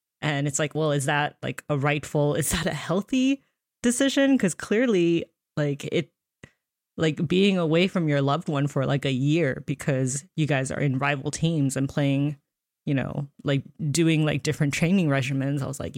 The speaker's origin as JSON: {"language": "English", "town": "Alpharetta", "region": "Georgia", "country": "United States", "said": "And actually I'm from Alpharetta"}